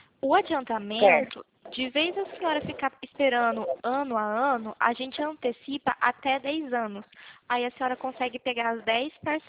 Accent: Cornélio Procópio, Paraná, Brazil; Eu sou de Cornélio Procópio, Paraná.

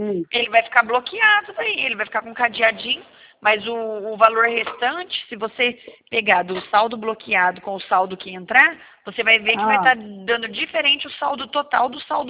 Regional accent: Paraná, Brazil; não sou de Catalão, não. Eu sou do Paraná.

